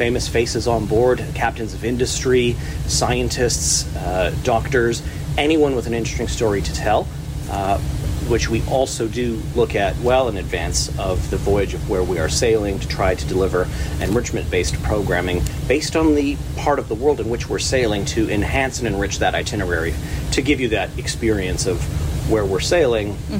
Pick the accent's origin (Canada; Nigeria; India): Canada; Saskatchewan; now in Calgary, Canada; I'm a Saskatchewan born and raised.